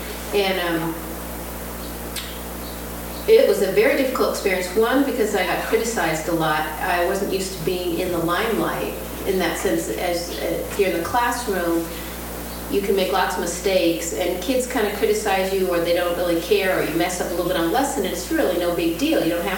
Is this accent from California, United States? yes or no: yes; California, United States; Partly because we're from California and the cutbacks in education have been so severe there.